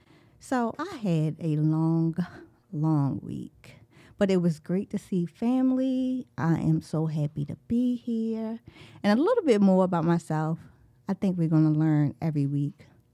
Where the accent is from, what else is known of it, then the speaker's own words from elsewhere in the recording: Baltimore, Maryland, United States; And I'm from Northeast Baltimore.